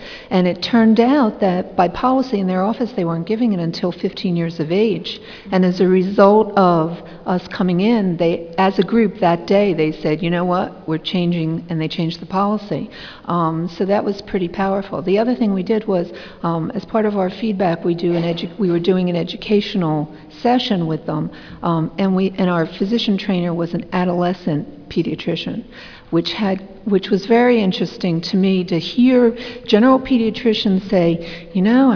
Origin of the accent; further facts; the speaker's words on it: New Jersey, United States; from New Jersey